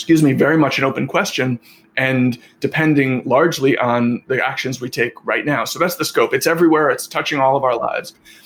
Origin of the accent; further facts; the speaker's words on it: New York City, New York, United States; I grew up, I'm a New Yorker, I've lived my whole life in this city